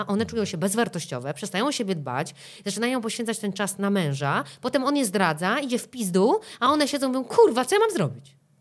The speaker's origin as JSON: {"language": "Polish", "town": "Warsaw", "region": "Masovian Voivodeship", "country": "Poland", "tie": "born or raised there", "also_born_or_lived": "Paris, France", "said": "Ja z Warszawy i z Paryża, dziewczyna, która wiele lat spędziła w Paryżu, wiele lat spędziła w Warszawie, w której się urodziła"}